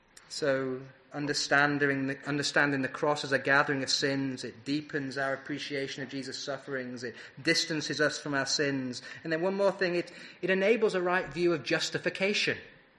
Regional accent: United Kingdom; as British people especially

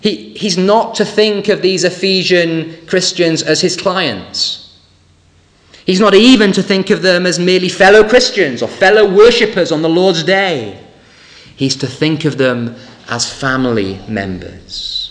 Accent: England, United Kingdom; Or then we can, again, perhaps particularly as English folk, we can veer to the other extreme

